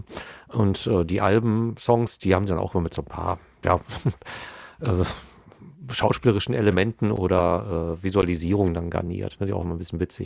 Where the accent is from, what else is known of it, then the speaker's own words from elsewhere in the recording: North Rhine-Westphalia, Germany; wir kommen aus dem Pott